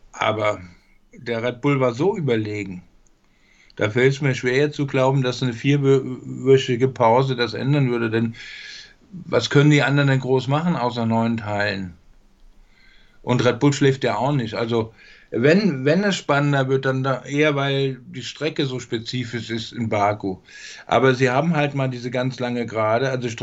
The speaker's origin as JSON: {"language": "German", "region": "Hesse", "country": "Germany", "said": "in der Gegend, wo ich herkomme, Taunus und Frankfurt"}